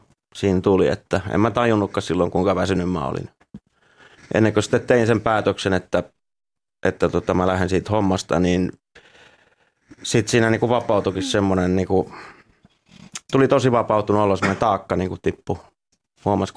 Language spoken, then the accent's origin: Finnish; Ylöjärvi, Pirkanmaa, Finland; No siis mä oon Ylöjärveltä